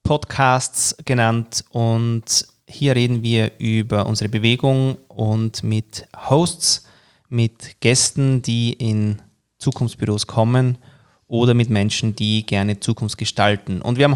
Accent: Austria; Kenne ich als Österreicher.

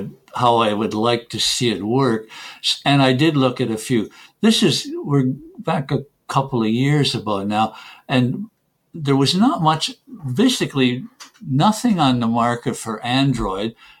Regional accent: Canada; first language English; English is my mother tongue, of course. I came from Canada. English is part of Canada.

